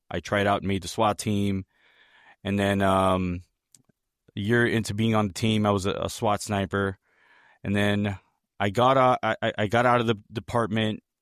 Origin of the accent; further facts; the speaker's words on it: Northeast, United States; accent: northeastern; somewhere in there I lost my northeastern accent. It comes out when, I'm hollering at my kids or I'm upset.